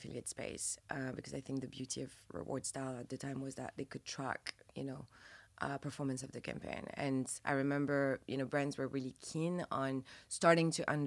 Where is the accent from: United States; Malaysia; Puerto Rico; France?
France; accent: French; English is a second language; As you can tell, I'm French from my accent.